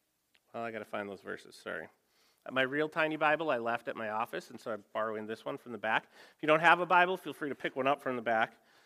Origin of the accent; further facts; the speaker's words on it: United States; as an American, I just have not spent a lot of sheep time in my life.